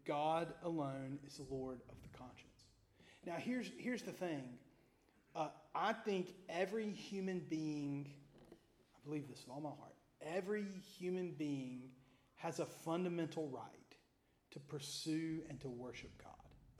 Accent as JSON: {"language": "English", "country": "United States", "said": "I don't know if you know this, but I'm an American."}